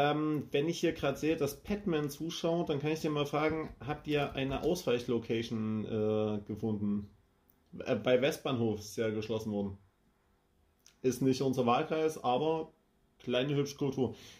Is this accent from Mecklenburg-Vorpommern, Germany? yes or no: no; Leipzig, Saxony, Germany; ich habe tatsächlich wieder viel über meine Heimat gelernt. Das alte Bahnbetriebswerk Leipzig Süd.